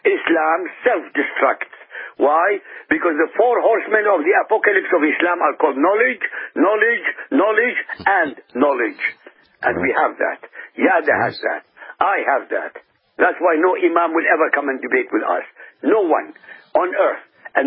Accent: Iraq; moved away as an adult; I grew up in Iraq.

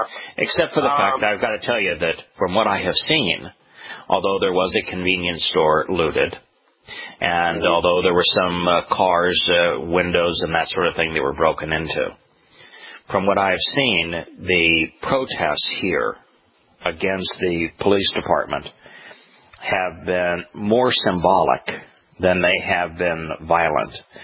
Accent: Los Angeles, California, United States; moved away; And I grew up in the Los Angeles area through both of them. And it was the second one that caused me to leave the Los Angeles area.

